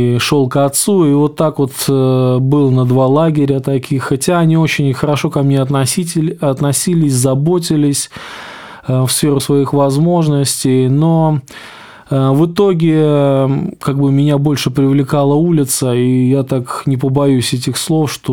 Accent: Smolensk, Smolensk Oblast, Russia

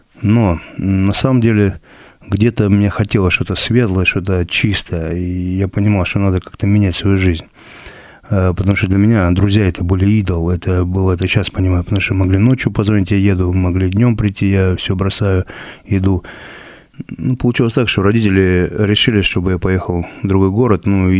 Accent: Rylsk, Kursk Oblast, Russia; Это Курская область, город Рыльск такой был. Ну, это все в одной Курской области, как и сейчас я живу.

